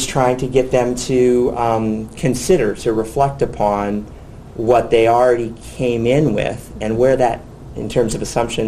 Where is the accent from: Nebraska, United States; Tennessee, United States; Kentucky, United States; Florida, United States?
Nebraska, United States; also born or lived in Dallas, United States; now in Canada; I came to Canada 10 years ago. I'm originally from Nebraska, but I came from the University of Texas at Dallas.